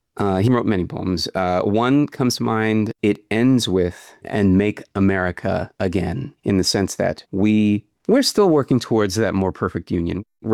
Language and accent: English; New York City, New York, United States; So I grew up in New York City.